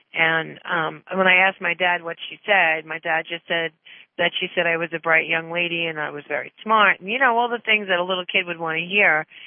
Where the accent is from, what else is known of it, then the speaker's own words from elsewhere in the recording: New York, United States; And of course, yeah, I'm from New York.